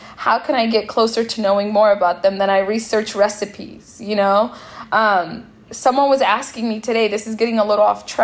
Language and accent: English; Seattle, Washington, United States; And by home, I mean like growing up in Seattle and eating a lot with Ethiopians and Eritreans.